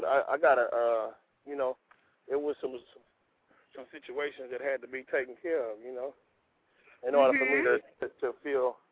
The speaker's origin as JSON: {"language": "English", "town": "Houston", "region": "Texas", "country": "United States", "said": "I'm from Houston, but I'm national."}